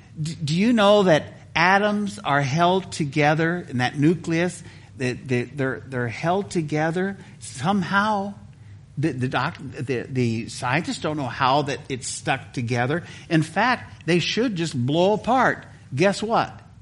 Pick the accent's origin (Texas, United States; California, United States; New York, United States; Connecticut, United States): California, United States; also born or lived in Missouri; My home state is California, and I was in Missouri for many years on a farm around fruit trees.